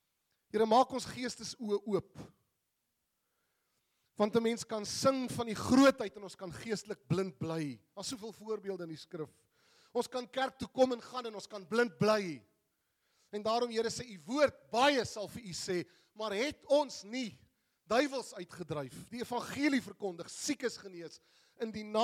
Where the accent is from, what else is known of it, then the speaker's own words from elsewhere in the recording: Durban, KwaZulu-Natal, South Africa; Hy doen iets in Durban wil waar ek vandaan kom ook.